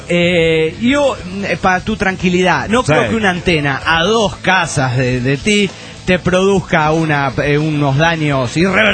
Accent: San Luis de la Paz, Guanajuato, Mexico; No, de San Luis de La Paz, Guanajuato

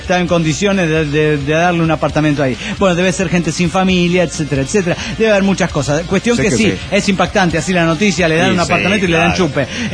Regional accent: Monterrey, Nuevo León, Mexico; de Monterrey, Nuevo León, México.

